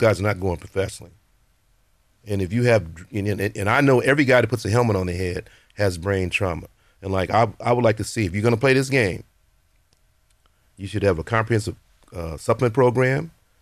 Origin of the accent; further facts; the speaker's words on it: Deep South, United States; I've seen a man lynched. I've seen a man shot. I've seen everything. I'm from the Deep South.